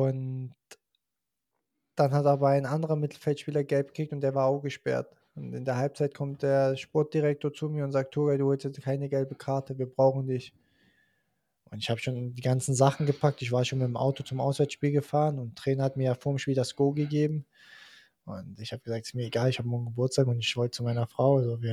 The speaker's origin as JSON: {"language": "German", "country": "Germany", "lives_now": "Austria", "said": "Schon, aber Wien ist nicht meine Heimat und ich fühle mich nicht wohl, also klar, Deutschland ist meine Heimat, ich fühle mich wohl in Österreich"}